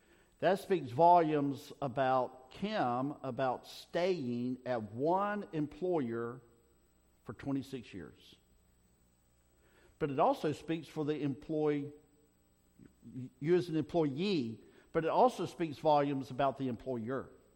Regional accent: England, United Kingdom; So we can't call, we're British. Okay, we're Englishmen. Englishmen are not slaves.

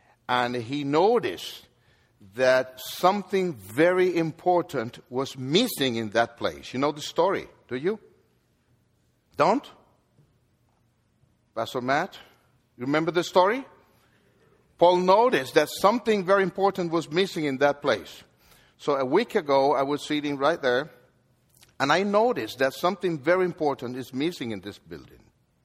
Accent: Dominican Republic; I am from the Dominican Republic

